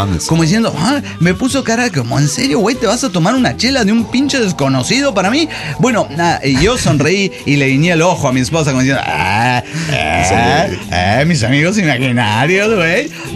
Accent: Villa Mercedes, San Luis, Argentina; Soy de Villa Mercedes, San Luis, Argentina.

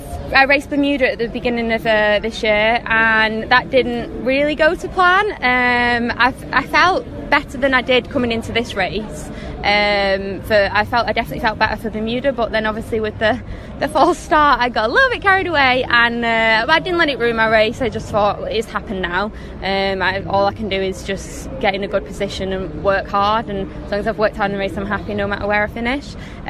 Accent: Manchester, North West England, United Kingdom; now in Leeds, United Kingdom; I'm originally from Manchester, but I've been in Leeds nearly 6 years now

